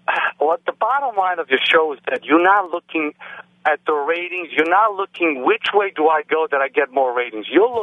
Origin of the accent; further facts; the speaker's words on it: Romania; English is a second language; moved away; Yes. I came from Romania almost.